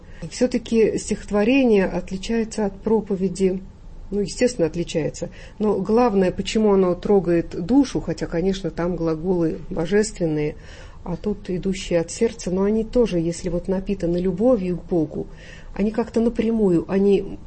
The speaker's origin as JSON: {"language": "Russian", "region": "Omsk Oblast", "country": "Russia", "said": "А я из севера Омска, это Муромцевский район, который граничит с Новосибирской."}